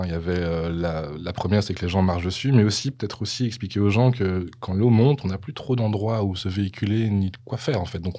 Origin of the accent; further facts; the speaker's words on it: Belgium; tout l'aspect culturel en tant que Belge, toutes les choses qu'on aime en tant que Belge